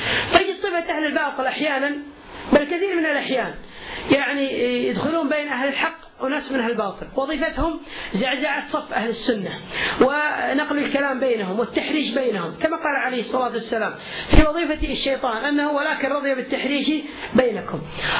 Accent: Kuwait; وأعرف شخصية من هؤلاء، الصحيفة عندنا في الكويت معروفة

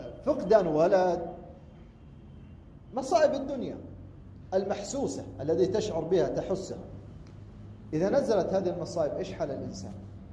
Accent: Kuwait; وأنا كنت أظن أن المثل هذا عندنا في الكويت أو في جزيرة العرب الخليج، لكن طلع عندكم حتى في السودان

